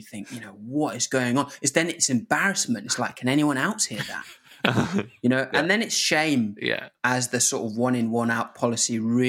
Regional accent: Zimbabwe; now in United Kingdom; I come from Zimbabwe where most days it was kind of like pure malaria coming out.

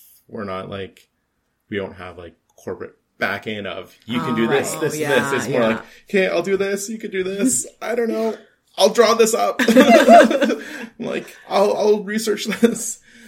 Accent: Calgary, Alberta, Canada; now in Edmonton, Canada; I would like to state I'm from Calgary, but I live in Edmonton, like both cities.

